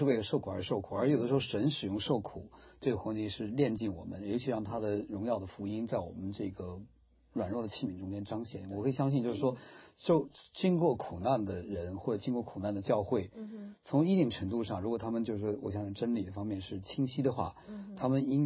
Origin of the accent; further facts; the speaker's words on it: China; 就咱们中国，我在中国长大的时候